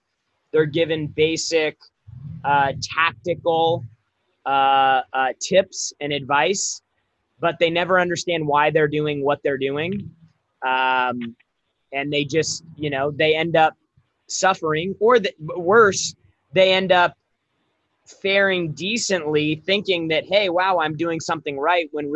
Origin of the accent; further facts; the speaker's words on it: San Diego, California, United States; now in Los Angeles, United States; I moved from San Diego to LA. Like, when you grow up in San Diego, LA is like the big city.